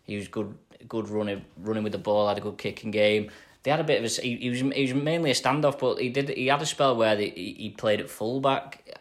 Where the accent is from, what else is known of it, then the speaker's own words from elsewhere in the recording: Warrington, North West England, United Kingdom; I am from Warrington, but my dad and all his family are from Widnes